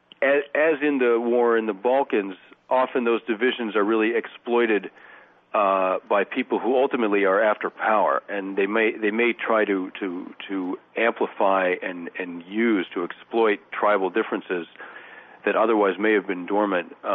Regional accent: United States; As an American journalist walking around Kosovo, I had the feeling people were practically would want to throw flowers on us, you know, because we were American

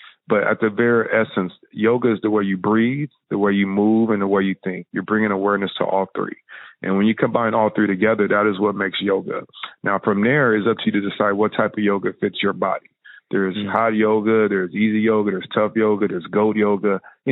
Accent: Compton, California, United States; So I grew up in Compton, as I told you

